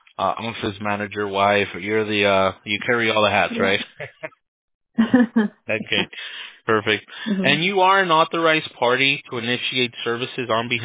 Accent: United States; born there; My parents are both born in Mexico, pero yo soy nacido acá.

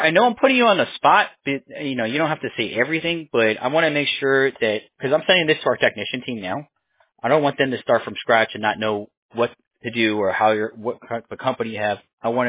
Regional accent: New York, United States; born there; Originally, I was born in New York. I lived upstate.

